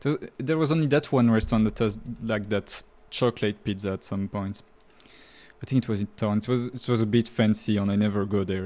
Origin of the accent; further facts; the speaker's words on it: United States; Northern European pizzas are legitimately hilarious to me as an American.